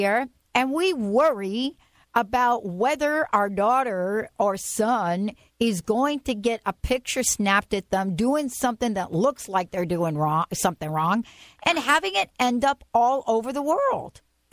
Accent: Bronx, New York, United States; Or, I grew up in the Bronx.

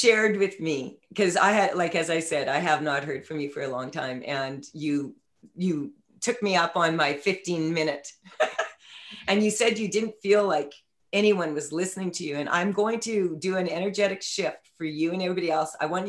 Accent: Saskatchewan, Canada; I'm from Saskatchewan. There's no 100-year-old trees there.

